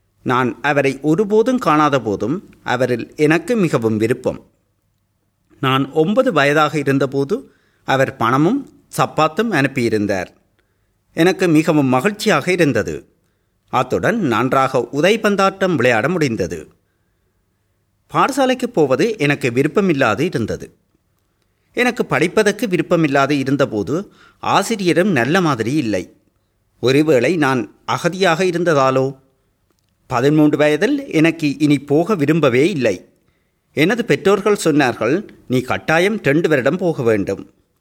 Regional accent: Northern Province, Sri Lanka; நான் யாழ்ப்பாணத்துக்கு அருகிலுள்ள கடல் சார்ந்த பிரதேசத்தில் பிறந்து வளர்ந்தேன்.

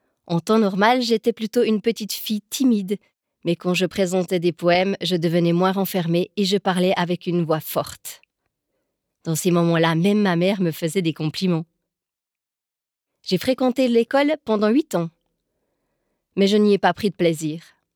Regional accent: Adana, Turkey; now in Vallorbe, Switzerland; je vis à Valorbe depuis 4 ans. Je me suis mariée il y a 2 ans. Mon bébé a 6 mois. Je viens d'Adana, une ville de population turque, kurde et arabe. J'ai grandi dans un quartier périphérique avec mon petit frère que j'adore.

